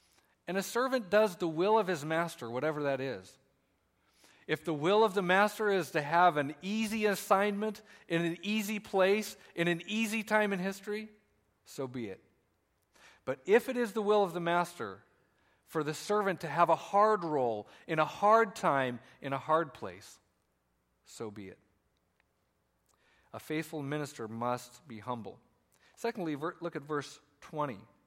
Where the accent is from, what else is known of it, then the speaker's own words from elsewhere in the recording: Colorado, United States; I'm from Colorado, and I remember growing up, we'd go camping.